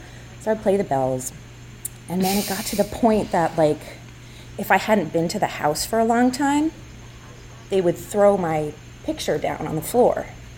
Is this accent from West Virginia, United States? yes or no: no; Massachusetts, United States; born there; Let's see. I was born in Massachusetts. There's a lot of ghosts in New England.